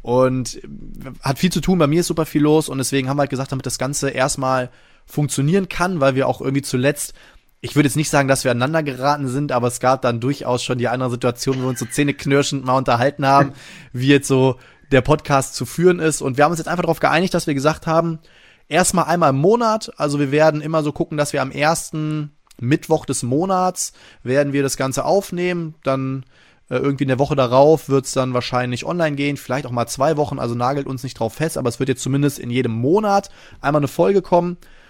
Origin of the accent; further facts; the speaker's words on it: Friedrichshafen, Baden-Württemberg, Germany; born there; in meinem Geburtsort da über die Spiel doch zu schlendern. Die haben ja auch so kleine Messehallen da in Friedrichshafen.